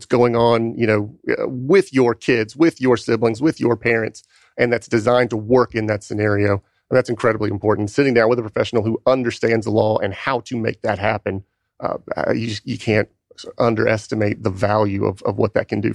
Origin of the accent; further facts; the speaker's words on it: Georgia, United States; now in Atlanta, United States; I'm a Georgia native. I grew up in South Georgia. I've been living in Atlanta with my beautiful wife for the last, for 10 years.